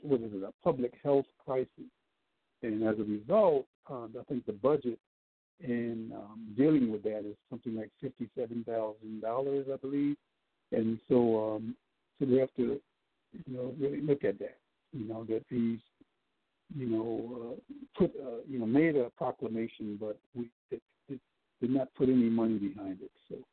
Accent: Chester, Pennsylvania, United States; now in Atlanta, United States; Went up to my hometown, Chester, Pennsylvania, Philadelphia.

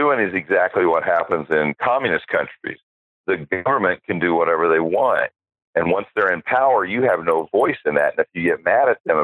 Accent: Texas, United States; My friends that I grew up here in Texas who are Democrats who because of the name can't let go of it

